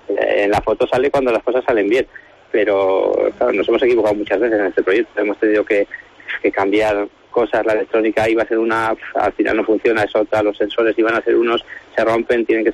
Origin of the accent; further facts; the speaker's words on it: Huesca, Aragon, Spain; el 100% de la plantilla son conscientes de que soy de Huesca